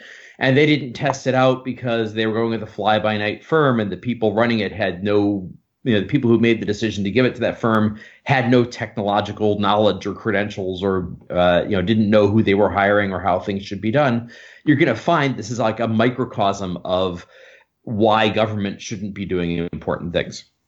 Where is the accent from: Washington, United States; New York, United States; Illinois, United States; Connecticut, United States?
Illinois, United States; By the way, Charlie, in case you don't know, I grew up in Illinois. I'm from the Quad Cities. So, you know, right across the river from Davenport.